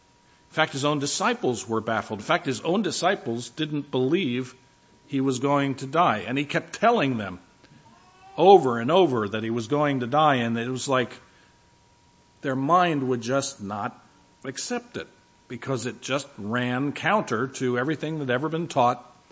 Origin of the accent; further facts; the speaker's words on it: New Jersey, United States; I'm from New Jersey, so I almost said clean the joint up.